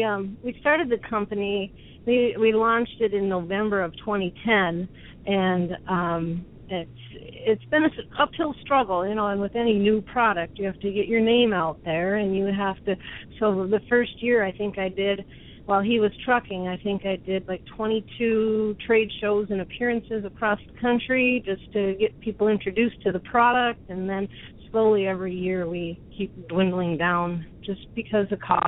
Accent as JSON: {"language": "English", "region": "Minnesota", "country": "United States", "lives_now": "California, United States", "said": "Right now we are in California, and but we are from Minnesota."}